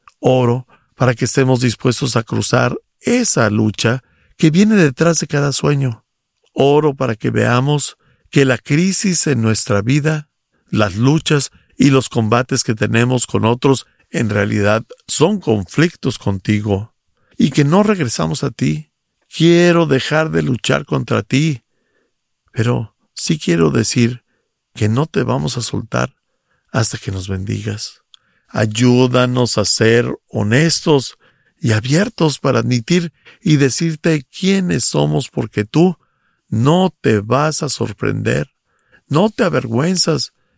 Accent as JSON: {"language": "Spanish", "country": "Cuba", "said": "Soy de Cuba y llevo 20 años en la iglesia."}